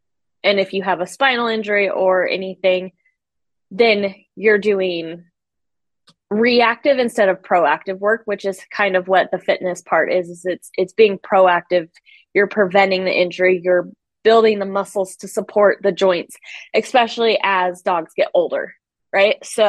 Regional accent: Idaho, United States; So I grew up in Idaho. That's where I'm still located with my husband and our three dogs. Grew up on a farm

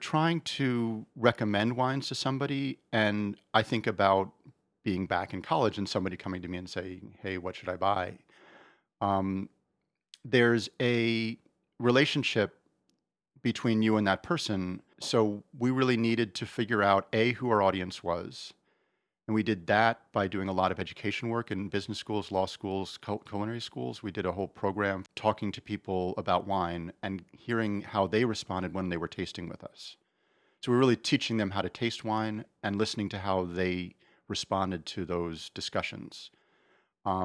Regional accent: United States; And I say, no, I'm American. I am very much an American.

